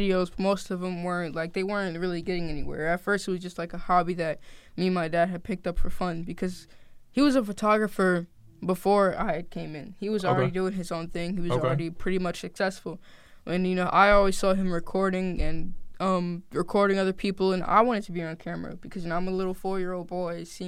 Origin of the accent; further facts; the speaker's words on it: Orange, New Jersey, United States; I'm originally from Orange, New Jersey, which isn't that far, though.